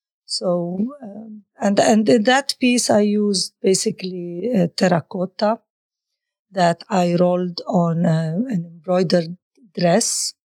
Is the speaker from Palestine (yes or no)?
yes; Bethlehem, West Bank, Palestine; from where I grew up in Bethlehem. Although the distance is not very much far away, it's just like 14 kilometers away from my parents' house.